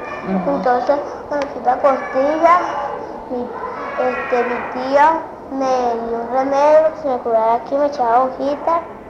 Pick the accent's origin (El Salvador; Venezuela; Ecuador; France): Venezuela; Caracas, Capital District; also born or lived in Colombia; Mi mamá también, es ¿sí? de Colombia y soy de aquí de Venezuela.